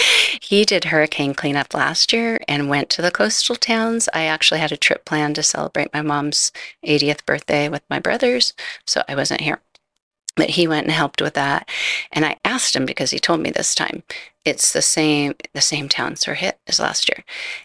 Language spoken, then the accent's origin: English; California, United States; And I'm from California. We're not used to tornadoes or hurricanes. We're used to earthquakes, floods, and fires.